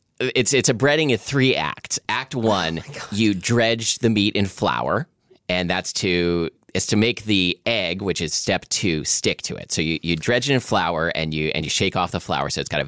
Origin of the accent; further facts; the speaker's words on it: Portland, United States; the house I grew up in Portland was a Cape Cod style house